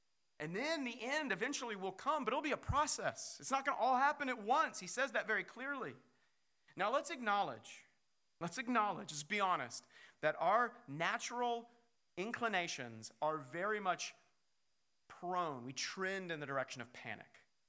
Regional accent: Kansas, United States; As a lot of you know, I grew up in Kansas, and as you're probably aware, Kansas does not have these things called oceans. Not a lot of water. I'm from the southwest corner of Kansas, so literally we have a river bed with no water in it.

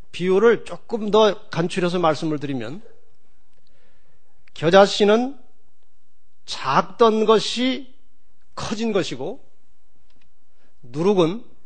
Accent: Oryu-dong, Seoul, South Korea; 저희 고향이 영등, 오리동입니다만, 오리동에서 영등포까지 계속 저를 업고

